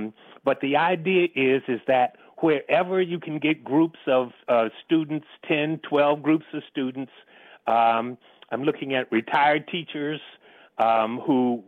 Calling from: Bowie, Maryland, United States; I'm in Bowie, Mitchellville here.

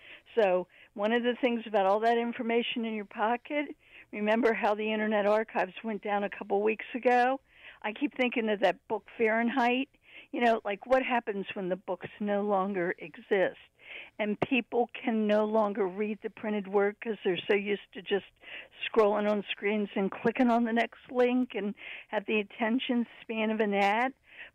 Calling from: Silver Spring, Maryland, United States; In Maryland, in Silver Spring.

